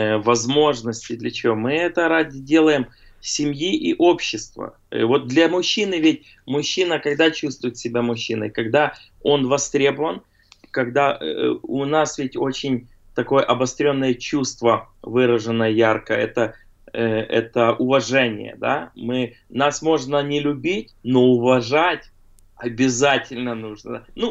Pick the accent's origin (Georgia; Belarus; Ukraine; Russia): Ukraine; Я тебя понимаю, как украинец с традиционной...